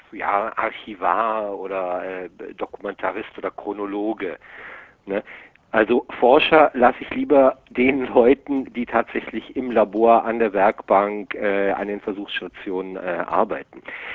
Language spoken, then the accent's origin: German; Damascus, Damascus Governorate, Syria; also born or lived in Berlin; Meine Mutter aus Deutschland. Und geboren bin ich in Berlin, habe die ersten paar Jahre hier in Berlin auch verbracht und dann haben meine Eltern, da war ich etwa 5 Jahre, in Damaskus, Syrien, ein selbstständiges Ingenieurbüro eröffnet.